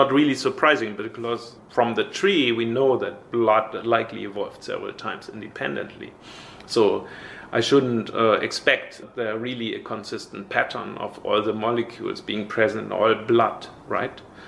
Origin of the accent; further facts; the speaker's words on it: Bremen, Germany; also born or lived in Berlin; So I moved from my hometown Bremen to study biology in Berlin, and this was just shortly after the wall came down.